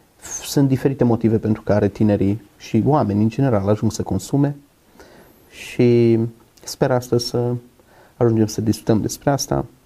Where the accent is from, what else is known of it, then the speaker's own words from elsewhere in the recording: Petroșani, Hunedoara County, Romania; Am 33 de ani, am crescut în Petroșani, într-o familie destul de săracă.